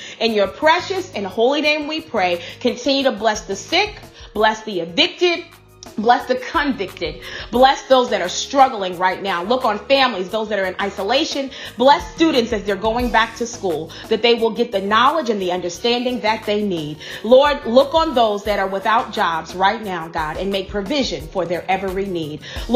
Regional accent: South Carolina, United States; he was a movie star that grew up in my hometown, South Carolina.

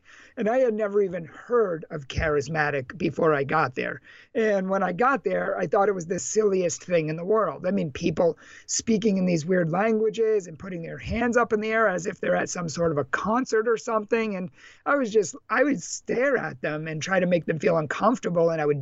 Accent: Massachusetts, United States; I'm from Massachusetts, which was voted one of the snobbiest states in the 50 states of America. And I didn't need a poll to tell me that. I grew up there.

